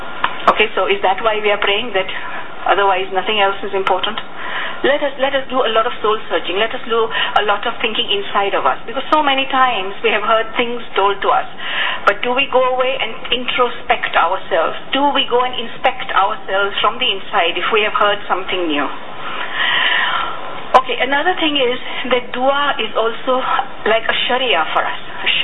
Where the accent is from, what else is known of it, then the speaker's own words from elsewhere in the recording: India; first language Hindi; English is a second language; English, Hindi is also my mother language because I was brought up in India.